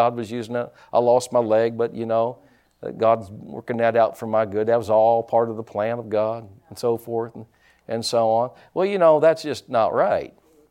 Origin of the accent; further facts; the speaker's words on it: Pike County, United States; I don't know if that was right or not, but I'm from Pike County.